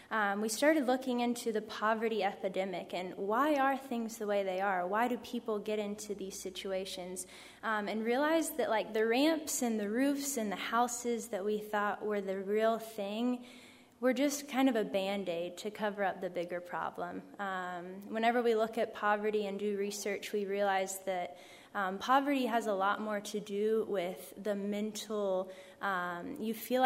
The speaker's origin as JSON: {"language": "English", "town": "Savannah", "region": "Georgia", "country": "United States", "lives_now": "Charleston, United States", "said": "So like Adam said … I am originally from Savannah, Georgia, and through the story, you'll figure out how in the world I end up in Charleston, West Virginia."}